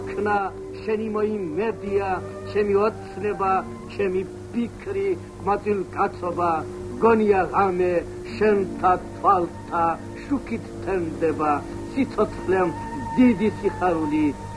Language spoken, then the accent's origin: Georgian; Kardenakhi, Kakheti, Georgia; born there; მე ეს პატარა სოფელში დავიბადე. კარდენახი ქვიან ამ სოფელს, გურჯანის რაიონში.